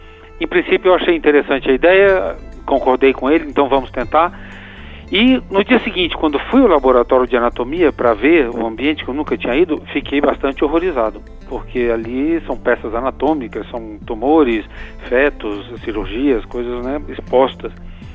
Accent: Chile; eu cresci no Chile, né, Margarida, como você deve saber, né? E acompanhei lá todo o processo político. Estávamos no Chile em 1973, quando houve o golpe.

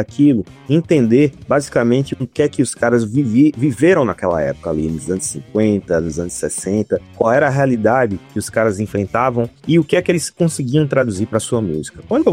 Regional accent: Northeast Region, Brazil; na minha música do Nordeste, da cidade de onde eu venho, da região que eu venho

